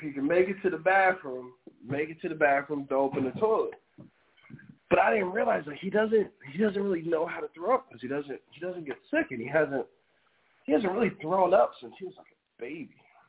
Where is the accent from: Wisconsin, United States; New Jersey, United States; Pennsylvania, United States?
New Jersey, United States; I'm from Jersey, you know, so I do what every gangster does.